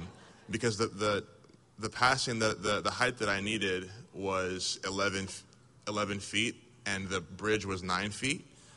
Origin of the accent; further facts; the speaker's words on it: Baltimore, Maryland, United States; first of all, I'm from Baltimore, so you're not about to jump me.